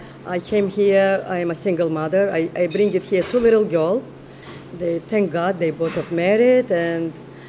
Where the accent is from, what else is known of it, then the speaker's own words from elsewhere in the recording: Qusar, Azerbaijan; English is a second language; moved away as an adult; now in Brooklyn, United States; I am from Azerbaijan. There is a small city on the mountain. The name is Kusar, Kusari, and it's a beautiful place.